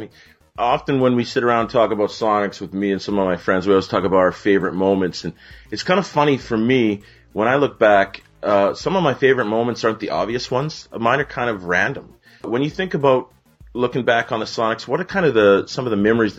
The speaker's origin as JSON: {"language": "English", "town": "Vancouver", "region": "British Columbia", "country": "Canada", "tie": "born or raised there", "said": "I'm from Vancouver, Canada, so I grew up watching"}